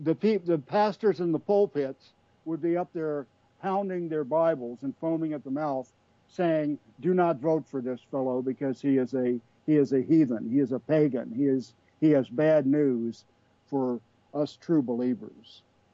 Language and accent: English; Alexandria, Virginia, United States; I mean, I grew up in Alexandria, Virginia, the site of the recent ballpark shooting, where two of my brothers used to play Little League back in the 60s.